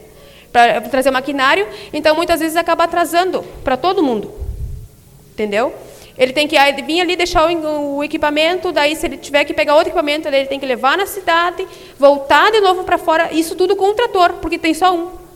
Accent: Imbá, Brazil; porque eu nasci e me criei lá no Imbá, né?

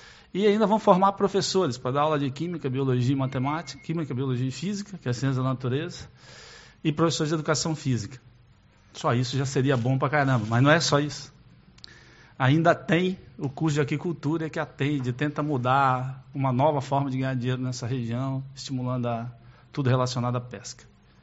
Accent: Brazil; o que eu acho que a gente tem que fazer como brasileiro, como cidadão, como morador de Uruguaiana em região

